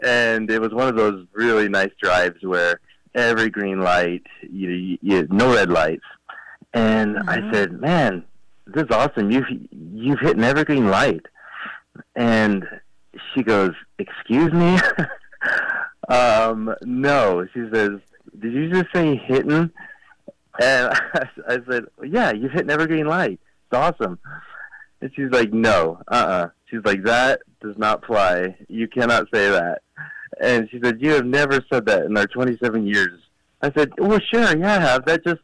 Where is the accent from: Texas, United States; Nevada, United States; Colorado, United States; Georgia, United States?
Texas, United States; accent: Texan; I am from Texas. And I don't really have an accent. I kind of lost it, but there are some things that I use, like y'all.